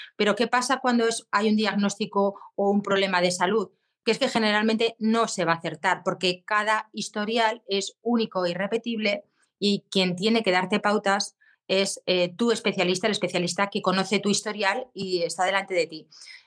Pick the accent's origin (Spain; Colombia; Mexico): Spain; Zaragoza, Aragon; tengo 48 años, soy de Zaragoza